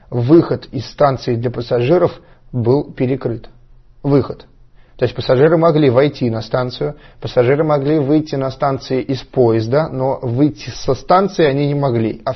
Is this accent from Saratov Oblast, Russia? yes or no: yes; Saratov, Saratov Oblast, Russia; ладно, я из Саратова, я не понимаю, я с деревни, да.